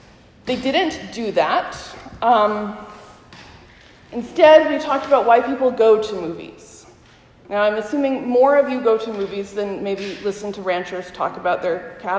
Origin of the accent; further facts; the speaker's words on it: Helena, Montana, United States; I grew up in Helena, Montana, which means, as my father once told a telemarketer, we lived about a mile from the state capitol building and about a mile from a working ranch.